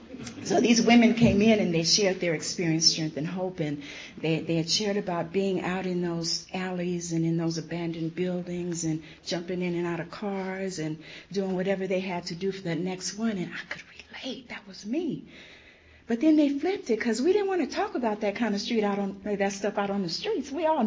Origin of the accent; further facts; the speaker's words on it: San Diego, California, United States; I came from San Diego, born and raised. Woo, Dago in the house, right?